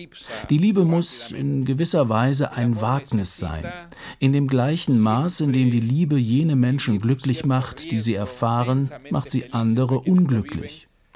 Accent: Peru; Aber in meinem Gedächtnis überwiegt die lebhafte Erinnerung an meine Jugend in Peru.

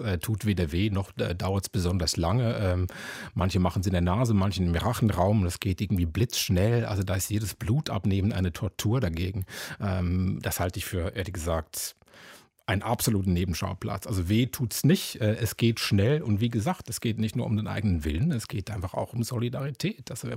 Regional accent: Switzerland; bevor ich meine alten Eltern in der Schweiz, wo ich herkomme, besucht habe

